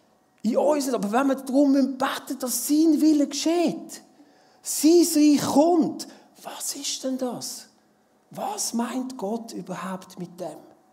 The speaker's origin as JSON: {"language": "German", "region": "Zurich", "country": "Switzerland", "said": "Gell, ich bin ursprünglich Zürcher."}